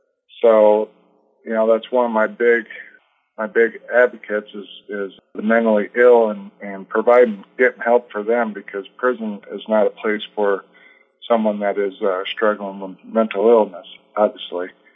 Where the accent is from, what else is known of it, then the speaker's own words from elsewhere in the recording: Monticello, Iowa, United States; I was born and raised in Monticello, Iowa. Grew up, you know, learning the values of being a hard worker. You know, my grandparents, we had a family farm.